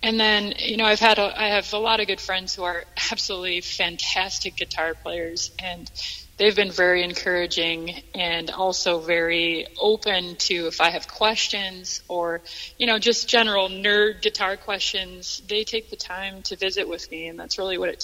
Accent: Minneapolis, Minnesota, United States; I'm originally from Minneapolis area, so I was home visiting while this was all going on.

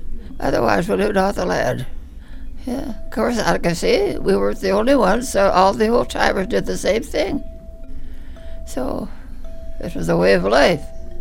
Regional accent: Moose Valley, Minnesota, United States; also born or lived in Duluth; I was born in 1908 in Duluth. I was 2 years old when my folks decided to move up here. So we moved up to Moose Valley, you know where that is?

